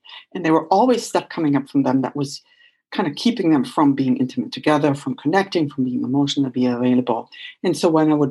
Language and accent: English; Germany; English is a second language; growing up in Germany and seeing how, let's say, one cultural system kind of came down and disassembled itself when I was between like 14 and 17 years of age.